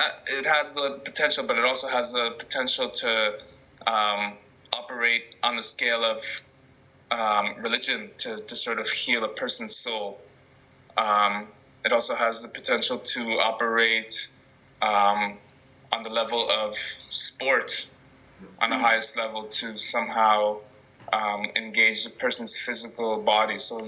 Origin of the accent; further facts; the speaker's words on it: Toronto, Ontario, Canada; now in Vancouver, Canada; so he and my mother decided to emigrate here to Toronto. I grew up in Toronto but live in Vancouver now.